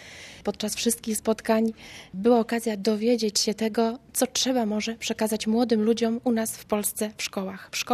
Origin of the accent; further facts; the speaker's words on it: Piotrków Trybunalski, Łódź Voivodeship, Poland; przyjechałam z Polski, z Piotrkowa Trybunalskiego.